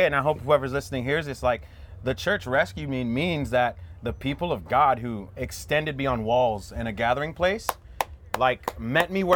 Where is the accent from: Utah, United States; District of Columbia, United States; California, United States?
California, United States; Hawthorne; well, yeah, I'm from Hawthorne, California. I'm in Nickelodeon.